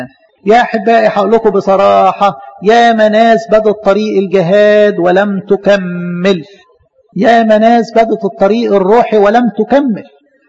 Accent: Egypt; إحنا هنا الرياضة يعني ماشي عندنا في مصر كده بالإيه يعني بالبركة زي ما بيقولوا.

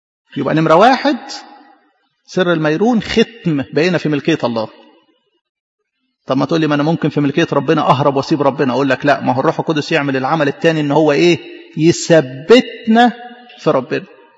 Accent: Egypt; إحنا مثلا كمصريين جدودنا إيه؟ جدودنا فرعنا

